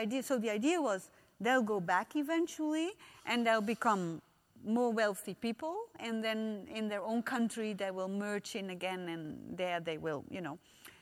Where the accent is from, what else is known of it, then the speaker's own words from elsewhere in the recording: Netherlands; And originally, I'm from the Netherlands.